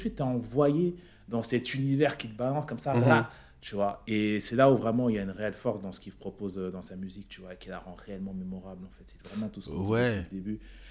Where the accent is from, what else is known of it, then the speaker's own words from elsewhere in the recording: Cergy, Île-de-France, France; Moi aussi, c'est quand tu cites ma ville. Moi je venais de Sergi, gros.